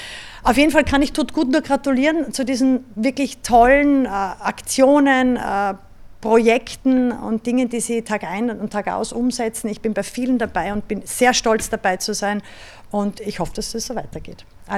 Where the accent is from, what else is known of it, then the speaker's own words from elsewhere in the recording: Styria, Austria; das letzte Stipfel durch meine Heimat Steiermark